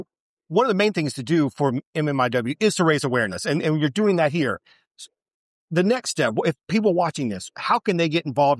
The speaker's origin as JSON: {"language": "English", "town": "Lexington", "region": "South Carolina", "country": "United States", "tie": "born or raised there", "said": "This weekend, I had the opportunity to travel out to a powwow right here in my hometown, Lexington, South Carolina."}